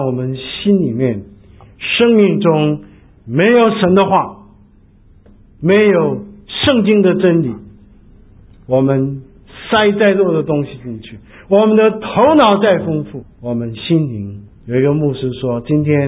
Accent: China; 我们中国人最会打太极拳呢，就推掉

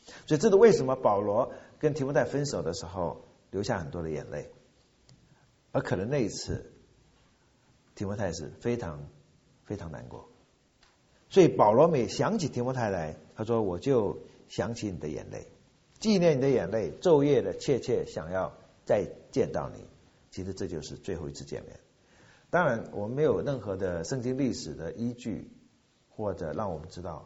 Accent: China; 这是我们中国人所谓的车前人马稀

